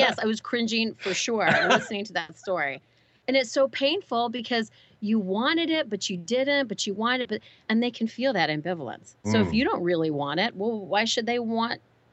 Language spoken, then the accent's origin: English; Indio, California, United States; So I grew up in Indio, California, down the street about 2.5 hours away.